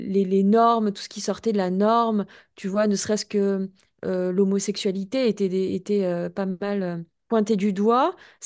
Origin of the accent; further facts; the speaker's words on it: France; accent: French; Avec mon accent français, je tiens à le préciser